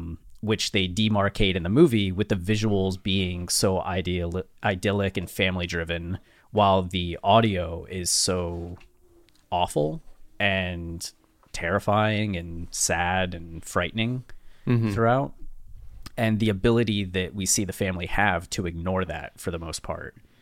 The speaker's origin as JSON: {"language": "English", "town": "Canal Fulton", "region": "Ohio", "country": "United States", "tie": "born or raised there", "lives_now": "Austin, United States", "said": "Like, my hometown of Canal Fulton, Ohio is 5,000 people."}